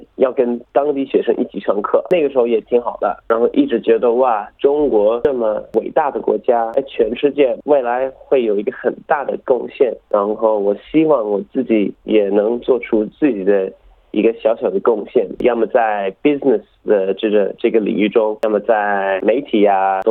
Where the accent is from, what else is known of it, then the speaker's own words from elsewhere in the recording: Melbourne, Victoria, Australia; 因为我作为一个土生土长的墨尔本人，有很多地方都可以介绍